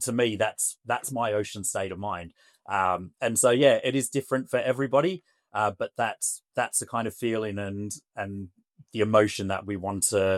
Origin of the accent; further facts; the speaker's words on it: Australia; now in United Kingdom; I'm not originally from here, from the UK. So I'm originally from Australia.